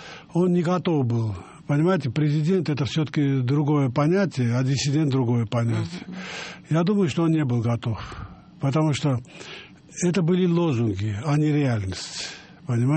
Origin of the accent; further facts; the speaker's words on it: Tbilisi, Georgia; я вырос в Тбилисском дворе, и там, в том дворе, где я мое детство прошло, там жили армяне, поляки, евреи, грузины